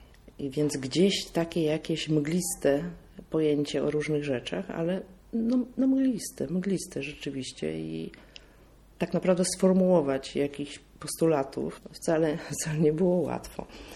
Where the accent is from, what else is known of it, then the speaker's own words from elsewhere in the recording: Szczecin, West Pomeranian Voivodeship, Poland; moved away as an adult; now in Lublin, Poland; Przyjechałam tutaj w 1974 roku ze Szczecina na studia.